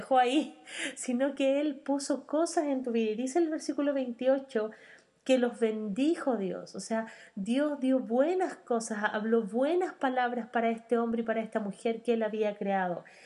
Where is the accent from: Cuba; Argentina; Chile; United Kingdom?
Chile; Ayer veía un video en Facebook de un programa que dan aquí en Chile. Y bueno, yo soy chilena y estoy acá.